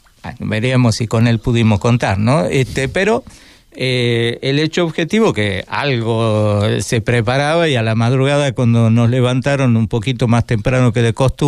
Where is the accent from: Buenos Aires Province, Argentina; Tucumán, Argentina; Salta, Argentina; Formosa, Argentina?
Tucumán, Argentina; Sí, de Tucumán.